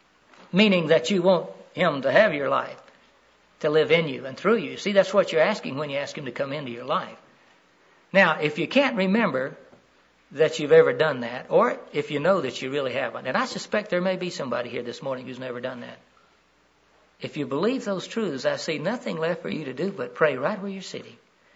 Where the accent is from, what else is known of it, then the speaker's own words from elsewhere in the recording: Florida, United States; You see, I grew up in Central Florida on the banks of the river